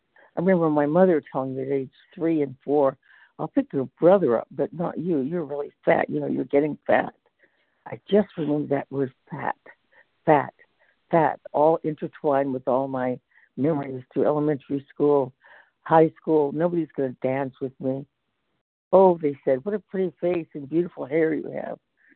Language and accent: English; California, United States; from Northern California.